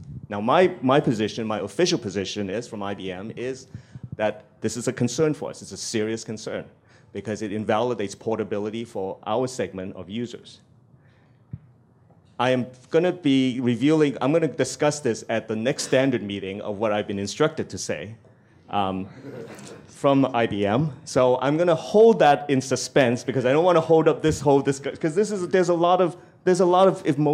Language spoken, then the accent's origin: English; Canada; being a Canadian, they are an important constituent of mine.